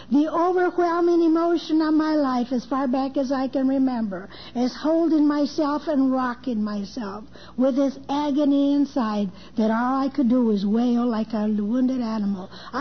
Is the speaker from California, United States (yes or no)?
yes; California, United States; I was born and raised in Orange County in Almedina.